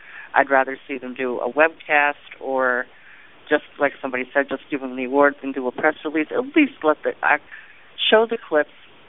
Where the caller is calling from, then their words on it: Utica, New York, United States; I'm calling from Utica, New York.